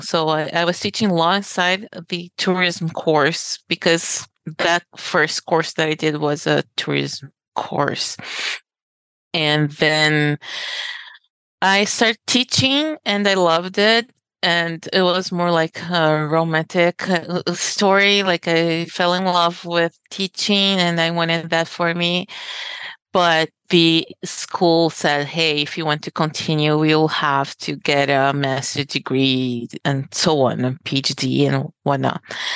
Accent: Recife, Pernambuco, Brazil; English is a second language; I'm from a shore city in Brazil. I'm from Recife, which is a small capital, but with a beach, and we usually go every Sunday.

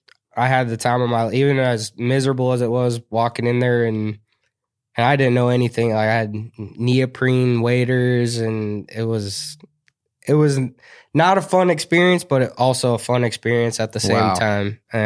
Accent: Cedarburg, Wisconsin, United States; So I grew up in a little town called Cedarburg, Wisconsin. Lived there up until about 2018

